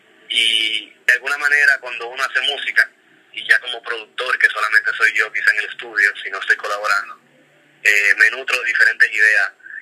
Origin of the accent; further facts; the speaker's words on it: Dominican Republic; soy productor musical de República Dominicana. Tengo 23 años